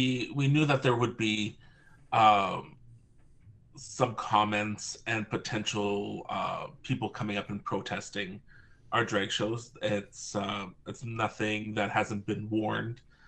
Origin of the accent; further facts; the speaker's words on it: Canada; that's the thing about being Canadian.